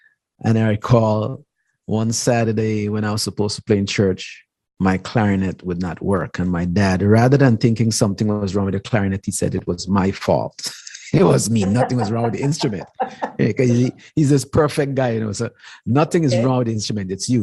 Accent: Jamaica; also born or lived in Guyana; And I know growing up in Jamaica and Guyana that there's not a whole lot of stuff that I used to hear

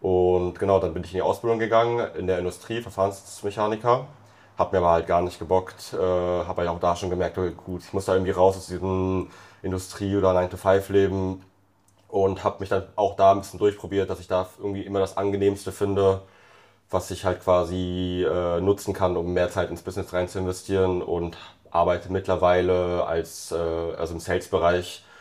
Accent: Bonn, North Rhine-Westphalia, Germany; Also wir kommen aus Bonn

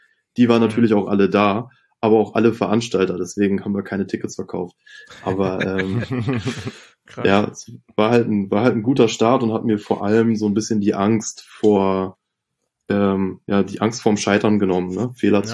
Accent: Northern Germany, Germany; so als Norddeutscher war irgendwie … auch ganz schnell ganz wichtig für einen.

